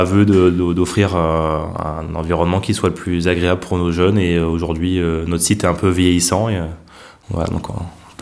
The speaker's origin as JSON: {"language": "French", "town": "Nîmes", "region": "Occitanie", "country": "France", "lives_now": "Rennes, France", "said": "je suis le prévôt de la Maison des Compagnons du Devoir de Rennes. J'ai 24 ans, je suis originaire de Nîmes et je suis mécanicien de formation."}